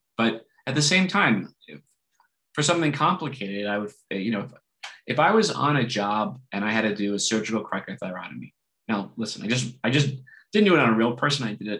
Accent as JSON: {"language": "English", "region": "New Jersey", "country": "United States", "said": "Now, listen, I come from New Jersey. So New Jersey, we're used to talking to the physician on every call."}